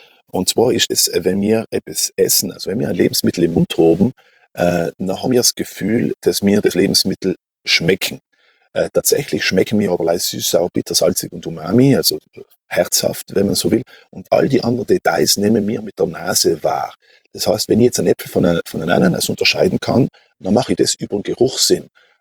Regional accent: Merano, Trentino-Alto Adige, Italy; also born or lived in Algund; now in Vienna, Austria; Ich bin aus Algund und Meran nach Wien gegangen, in die große Stadt

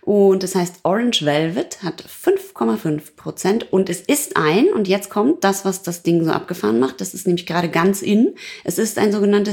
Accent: North Rhine-Westphalia, Germany; Weil ich komme ja aus dem Ruhrpott

